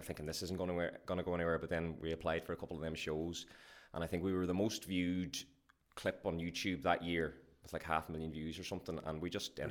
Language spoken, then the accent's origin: English; Ulster, Ireland; I'm from Donegal